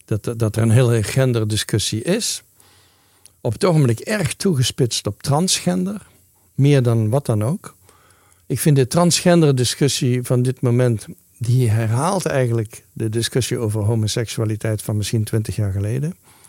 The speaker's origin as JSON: {"language": "Dutch", "country": "Netherlands", "said": "Ik ben een Nederlander, dus ik kijk op een andere manier, denk ik, naar dit soort zaken."}